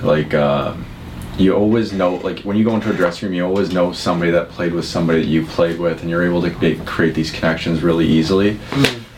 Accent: Vancouver, British Columbia, Canada; now in Fort McMurray, Canada; I'm from Vancouver, British Columbia.

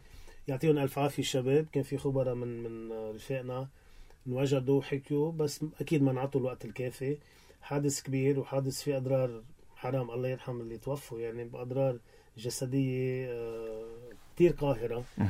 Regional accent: Lebanon; نحن من لبنان

